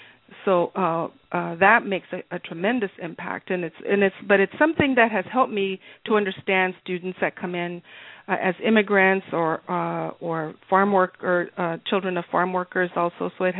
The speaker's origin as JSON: {"language": "English", "town": "Edinburg", "region": "Texas", "country": "United States", "tie": "born or raised there", "said": "I was born and raised in South Texas, and actually I always talk about, that I'm a farm girl in rural South Texas in Edinburgh."}